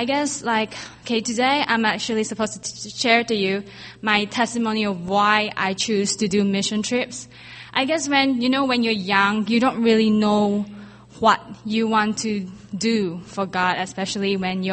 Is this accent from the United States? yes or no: no; Malaysia; now in Singapore; but I'm actually a Malaysian studying in Singapore.